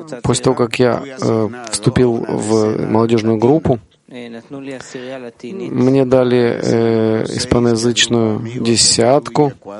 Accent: Peru; Russian is a second language

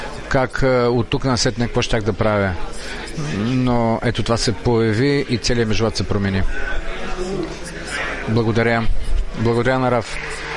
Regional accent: Japan; Аз дойдох от Япония

